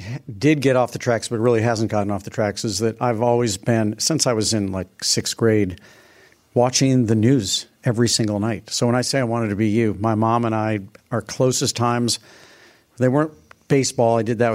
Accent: St. Louis, Missouri, United States; She's from St. Paul, but she lives in St. Louis.

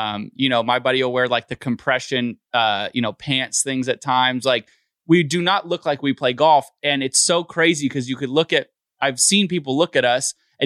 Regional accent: Los Angeles, California, United States; I'm from Los Angeles.

